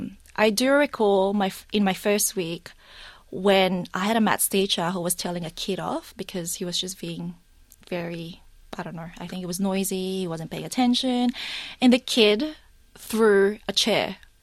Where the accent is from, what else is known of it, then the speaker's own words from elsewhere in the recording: Australia; Growing up in Australia as a Filipino, it was a bit hard to navigate the values.